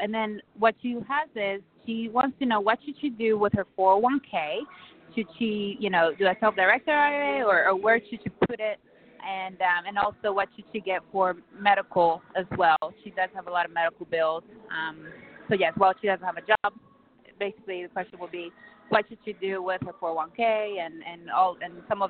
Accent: Dallas, Texas, United States

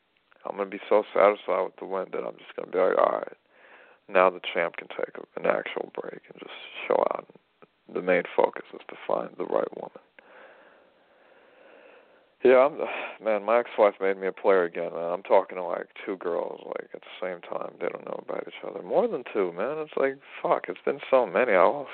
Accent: United States; first language en; I'm an American. I got Russian roots. Like, I'm American Russian

